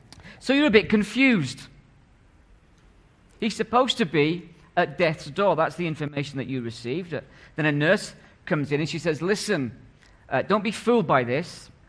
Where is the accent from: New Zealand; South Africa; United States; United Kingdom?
United Kingdom; Scotland; I'm Scottish. We've got to keep the stereotype going, okay?